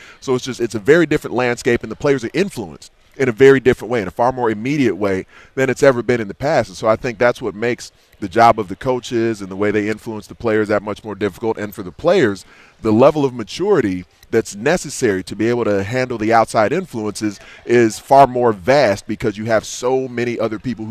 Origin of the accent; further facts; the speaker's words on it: Chicago, Illinois, United States; I'm from Chicago, so Chicago is more of a pro sports city. I didn't grow up really paying close attention to college football.